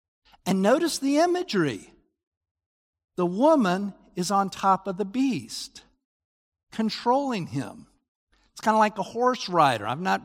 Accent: Utah, United States; Of course, I'm from Utah, and my definition of a mountain is far different.

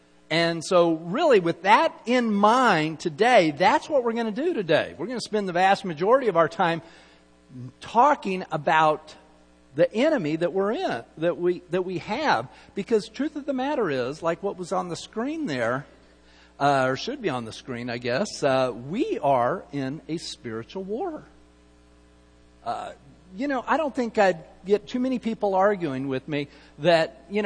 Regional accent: Utah, United States; You know, I grew up in Utah. Many of you know that my parents were missionaries, actually, in Utah.

